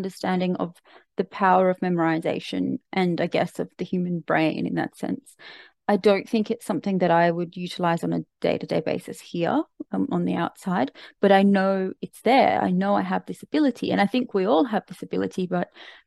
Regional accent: Australia; as an Australian going to Bali is hardly a remarkable feat.

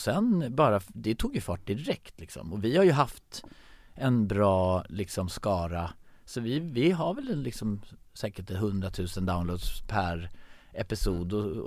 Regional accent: Blekinge, Sweden; när jag bodde hemma i Karlsson i Blekinge.

